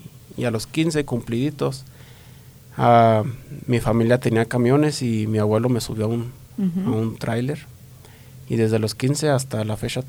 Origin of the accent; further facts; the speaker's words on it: Chihuahua, Mexico; De Chihuahua, Chihuahua.